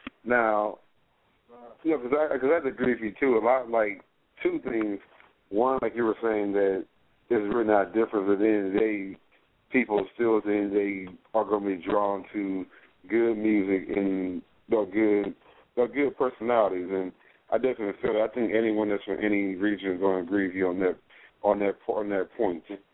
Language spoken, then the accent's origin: English; New Jersey, United States; now in Texas, United States; I'm originally from Jersey, and now I'm down here in Texas as well.